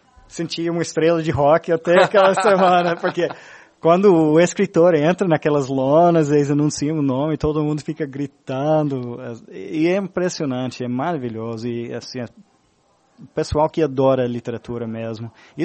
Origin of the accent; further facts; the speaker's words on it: Texas, United States; Sim, passei a minha infância no Texas.